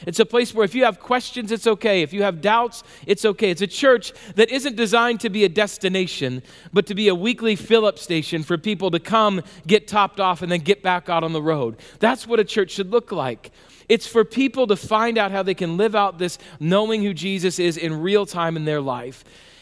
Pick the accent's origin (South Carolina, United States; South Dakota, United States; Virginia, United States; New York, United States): South Dakota, United States; When I was younger and growing up in South Dakota, again, I went to this small church called First Christian Church.